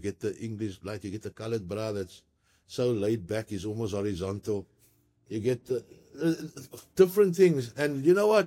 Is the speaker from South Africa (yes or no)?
yes; South Africa; Sport, rugby, being South African, being national coaches, creating our own reality